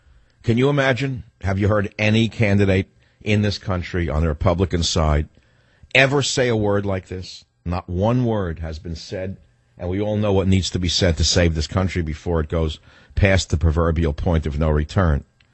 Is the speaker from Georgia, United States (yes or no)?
no; Queens, New York, United States; Nice row houses, thatched houses of the type I grew up in Queens, New York